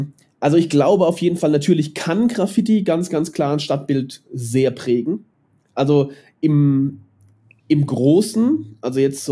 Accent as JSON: {"language": "German", "region": "Baden-Württemberg", "country": "Germany", "tie": "born or raised there", "said": "also ich bin in Neckarstedt aufgewachsen"}